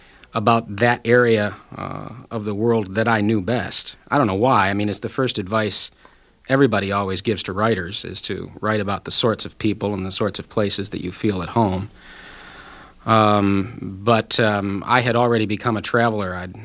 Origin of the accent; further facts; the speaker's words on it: Gloversville, New York, United States; I grew up in upstate New York, as you might imagine, in a small town called Gloversville that was famous for all sorts of leather goods, particularly gloves.